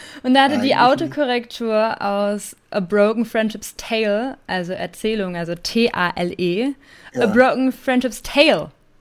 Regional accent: Bielefeld, North Rhine-Westphalia, Germany; Und ich wohne in Bielefeld und wir kommen fast alle aus Bielefeld.

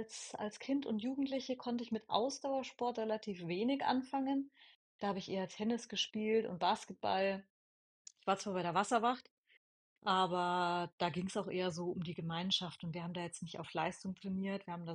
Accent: Herzogenaurach, Bavaria, Germany; born there; ich komme aus Herzogenaurach gebürtig, also da kommen ja Adidas und Puma her.

